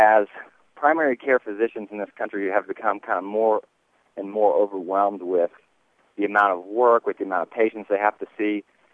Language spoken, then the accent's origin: English; Farmington, Missouri, United States; so I'm from Farmington, Missouri, so I was born and raised in Farmington, and went to high school at Farmington High School